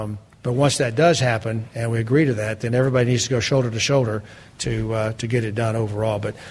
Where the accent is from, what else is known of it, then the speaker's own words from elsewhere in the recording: Texas, United States; I know the Midwestern guys are anxious because I'm from Texas and Sonny's from Georgia and peanuts and cotton and all those kind of good things